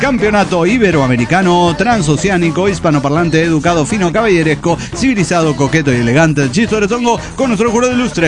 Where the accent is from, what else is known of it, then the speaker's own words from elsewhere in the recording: Campo Quijano, Salta, Argentina; de Campo Quijano, Rosario de Lerma, Argentina.